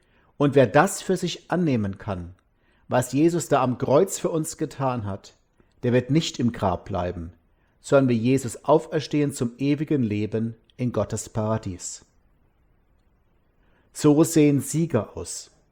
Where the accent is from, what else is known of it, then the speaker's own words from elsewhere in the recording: Mosbach, Baden-Württemberg, Germany; Auf dem Hartberg über meiner Heimatstadt Mosbach steht ein altes Wegkreuz